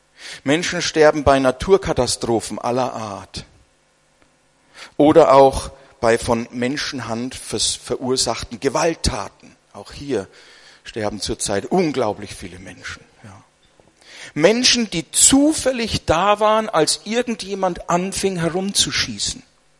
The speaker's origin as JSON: {"language": "German", "region": "Bavaria", "country": "Germany", "said": "ein junger Mann, der kommt aus der Gegend, wo ich herkomme, aus Unterfranken."}